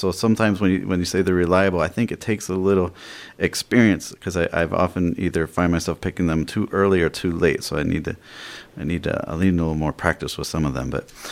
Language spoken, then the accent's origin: English; United States; I think I probably should confess that I grew up in the Brainwine Valley. So it's a nostalgic thing for me, too.